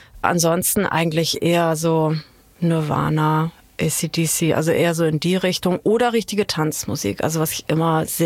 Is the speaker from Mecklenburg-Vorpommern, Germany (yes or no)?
no; Norderstedt, Schleswig-Holstein, Germany; also born or lived in Hamburg; Ich bin in Hamburg geboren, weil Norderstedt kein Krankenhaus hat.